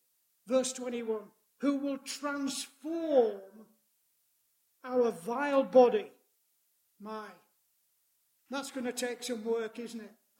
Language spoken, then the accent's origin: English; Yorkshire and the Humber, United Kingdom; I'm a Yorkshireman.